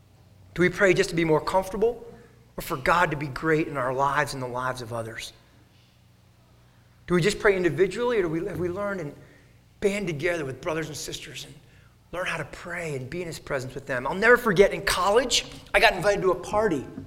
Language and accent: English; Connecticut, United States; we came down to Baltimore and then went to my hometown of Connecticut.